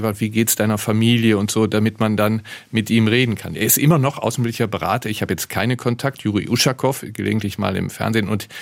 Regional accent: Neuss, North Rhine-Westphalia, Germany; Und ich habe mir einen Kindheitstraum verwirklicht 2023 und bin Schützenkönig in meiner Heimatstadt Neuss geworden

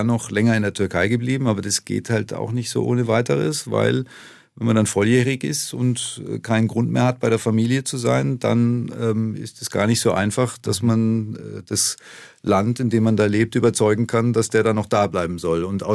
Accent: Erlangen, Bavaria, Germany; Wir gehen nach Erlangen, das ist meine Heimatstadt.

